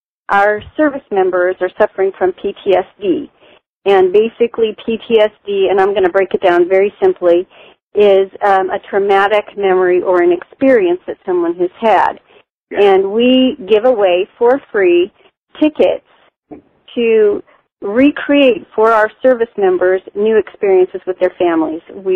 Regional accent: Lake Elsinore, California, United States; I'm a grandma from Lake Elsinore

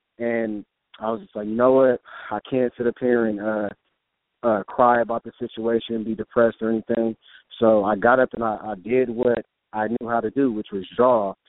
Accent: Gardena, California, United States; I grew up in Gardena. Single household, my mom, and didn't really have much of a father figure.

